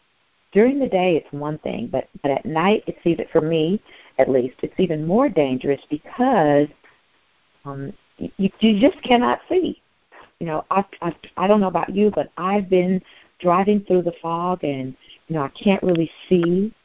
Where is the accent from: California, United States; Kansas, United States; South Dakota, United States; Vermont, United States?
California, United States; San Francisco; Now, I'm from San Francisco, born and raised